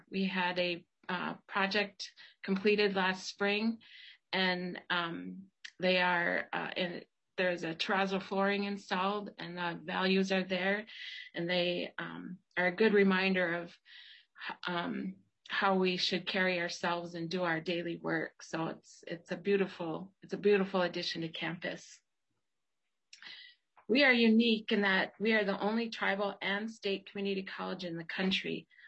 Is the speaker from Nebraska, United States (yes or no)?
no; Minnesota, United States; I'm from the Fond du Lac Reservation.